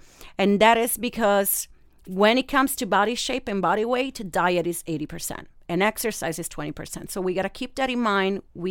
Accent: Italy; English is a second language; And some cured salami, because I'm from Italy

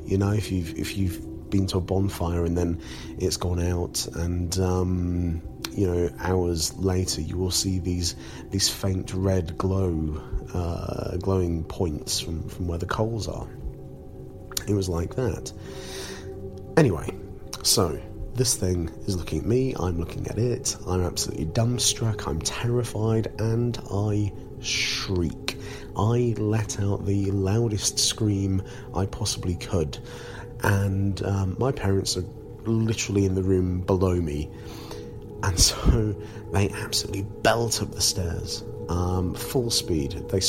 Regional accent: Scarborough, Yorkshire and the Humber, United Kingdom; I was about 7 years old. I was growing up in Scarborough, which is a coastal town on the east coast of Yorkshire here in the UK

